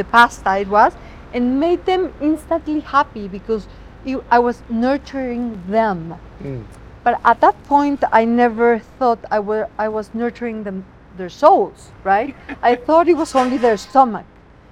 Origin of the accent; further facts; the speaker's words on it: Mexico; also born or lived in Vancouver, Canada; So I grew up in Mexico, lived my whole life in Mexico, but always hungry for travel.